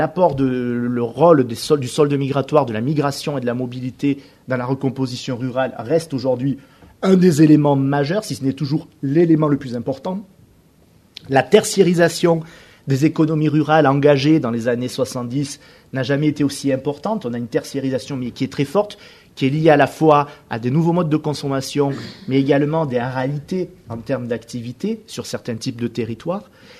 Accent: Auvergne-Rhône-Alpes, France; je suis originaire d'Auvergne, donc il y en a partout des Auvergnats

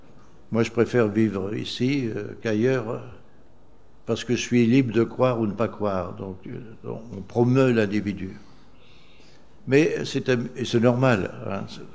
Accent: Papua New Guinea

